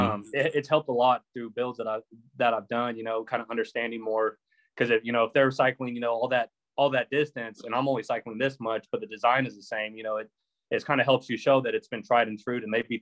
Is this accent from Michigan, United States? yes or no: no; California, United States; Growing up in California, the lowrider culture is huge.